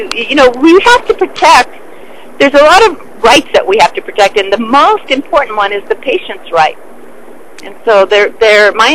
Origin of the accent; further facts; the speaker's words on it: Fresno, California, United States; But my point is, I'm coming from Fresno, I'm coming from the area, from the Central Valley.